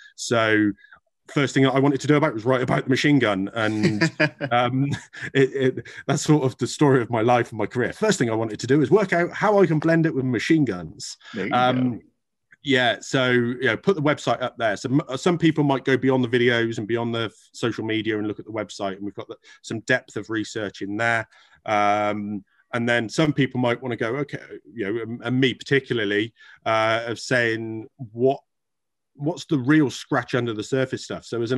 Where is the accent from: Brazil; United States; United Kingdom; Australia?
United Kingdom; because we're British and we make tea.